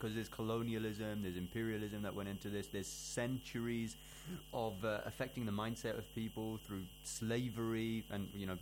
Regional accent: India; I don't know more about it because I'm Indian, but it does exist.

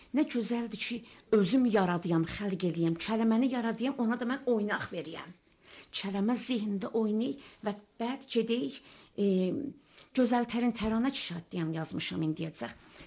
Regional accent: Iran; Mən İranlıyam.

